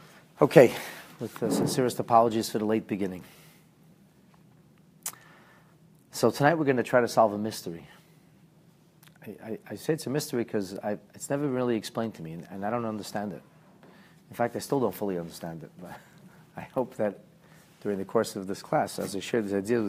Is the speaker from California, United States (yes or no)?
no; Philadelphia, Pennsylvania, United States; also born or lived in New Jersey; When I was a little boy, it was 1980, 1979, we moved from New Jersey to Philadelphia, and we lived in Northeast Philly.